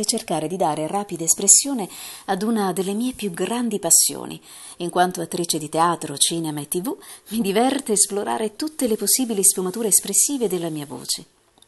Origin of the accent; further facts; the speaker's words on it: Sicily, Italy; E adesso un breve omaggio alla mia terra. Sicilianne, Sicilia maestosa